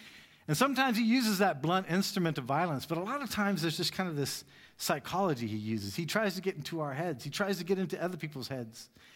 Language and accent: English; United States; one of the reasons why a lot of Americans, and I'm an American in case you don't know